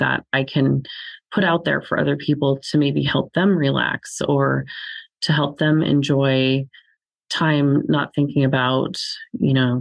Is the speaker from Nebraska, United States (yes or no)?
no; Alaska, United States; moved back to my home state, born and raised here in Alaska